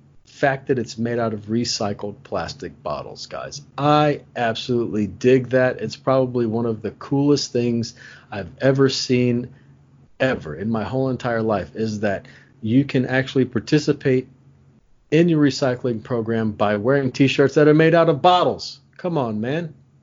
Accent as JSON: {"language": "English", "country": "Ireland", "said": "I'm Irish. I've got that light skin that gets burnt up sometimes."}